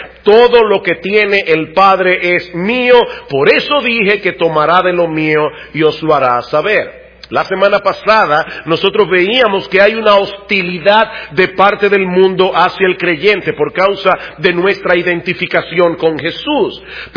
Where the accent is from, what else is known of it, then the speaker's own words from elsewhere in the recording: Dominican Republic; Somos dominicanos, conocemos nuestra cultura, hablamos el mismo idioma.